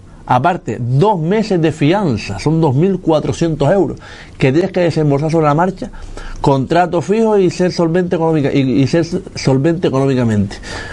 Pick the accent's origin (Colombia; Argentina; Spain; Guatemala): Spain; Canary Islands; now in Fuerteventura, Spain; Igual que yo soy canario y llevo muchísimos años aquí y me considero majorero.